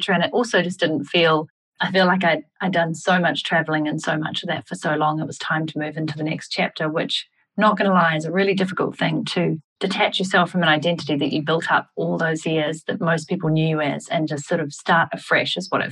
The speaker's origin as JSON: {"language": "English", "country": "New Zealand", "said": "I am a New Zealander, in case people didn't pick up the accent."}